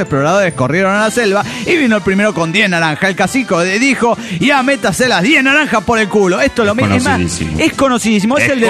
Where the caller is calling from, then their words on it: California, United States; de Silicon Valley, California.